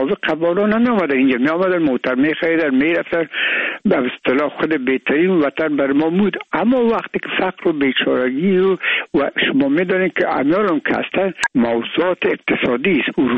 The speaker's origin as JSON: {"language": "Persian", "country": "Afghanistan", "said": "ما افغان هستیم"}